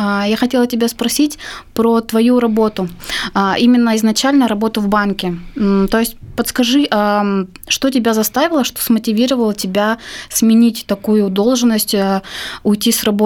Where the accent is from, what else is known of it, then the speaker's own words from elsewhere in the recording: Irkutsk, Irkutsk Oblast, Russia; я неугомонный фотограф из Иркутска